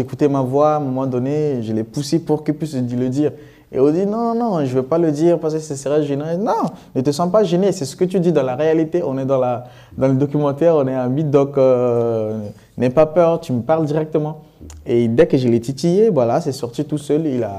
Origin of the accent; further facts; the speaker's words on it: Central African Republic; Quand tu fais le diplôme, chez nous en Afrique, au fait, en Centrafrique surtout, le diplôme, c'est pour l'honneur de la famille.